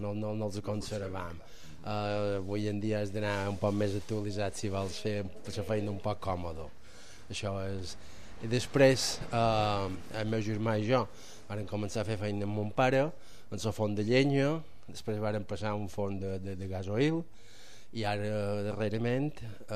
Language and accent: Catalan; Sant Cristòfol, Balearic Islands, Spain; born there; Jo vaig néixer a Sant Cristòfol, això sí que és vera, però i vaig néixer aquí, en aquest forn.